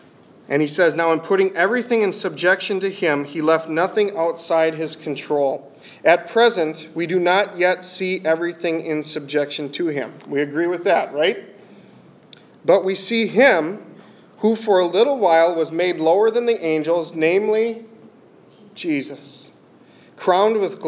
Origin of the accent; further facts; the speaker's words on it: Wisconsin, United States; This is damage in my hometown in southern Wisconsin from a tornado.